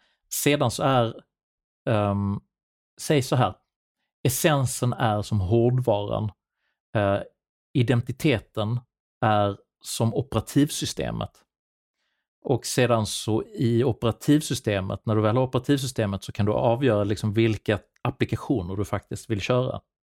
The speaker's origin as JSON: {"language": "Swedish", "country": "Sweden", "tie": "born or raised there", "said": "Så att det är inte längre kompatibelt med vissa av de apparna som folk hade förinstallerade efter min uppväxt i Sverige."}